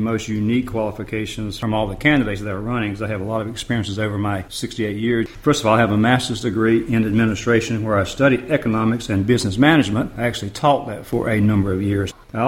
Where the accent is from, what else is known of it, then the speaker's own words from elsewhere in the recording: New Bern, North Carolina, United States; And New Bern's my hometown. I grew up here and graduated here